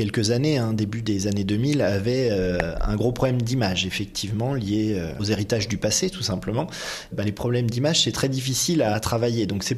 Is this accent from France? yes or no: yes; France; ça puisse être produit chez nous en France.